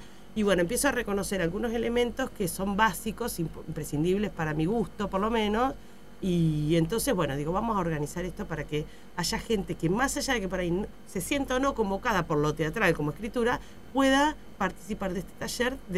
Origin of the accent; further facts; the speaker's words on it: Argentina; la cabeza somos los argentinos